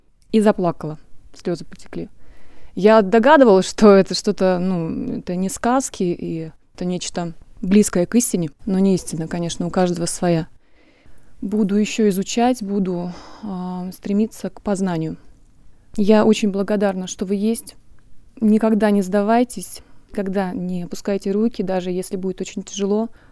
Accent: Saint Petersburg, Russia; я из Санкт-Петербурга.

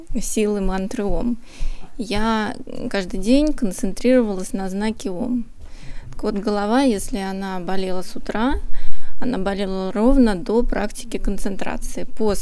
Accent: Moscow, Russia; я из Москвы, это моя вторая випассана

